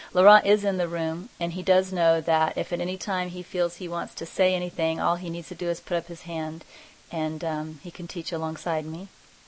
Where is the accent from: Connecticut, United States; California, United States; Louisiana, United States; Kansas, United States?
Kansas, United States; he was from, you know, Paris, France, and I'm originally from Kansas, so there was a cultural difference there to begin with.